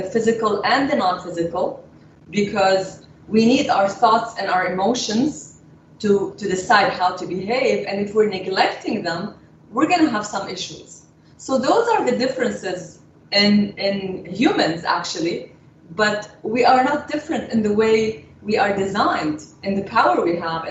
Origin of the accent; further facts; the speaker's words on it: Canada; I've been lucky that I grew up in Canada, so I experienced both sides of the world.